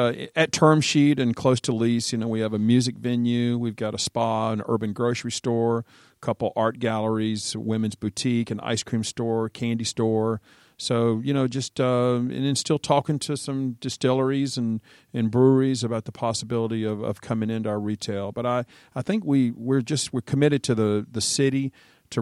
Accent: Roswell, Georgia, United States; So, yeah, I grew up in Roswell

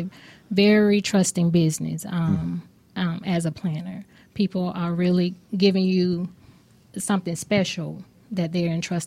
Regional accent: Atlanta, Georgia, United States; We're not new to events, but we're new to the event industry here in Atlanta, although we're from Atlanta.

